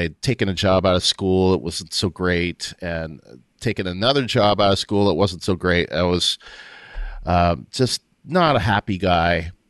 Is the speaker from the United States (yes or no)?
no; Windsor, Ontario, Canada; I had moved back from Waterloo, where I went to school, to Windsor, Ontario, my hometown.